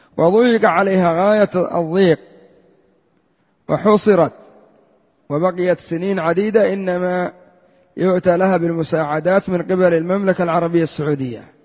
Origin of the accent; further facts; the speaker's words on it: Yemen; عندنا في اليمن بعضهم صنع طائرة من السيارة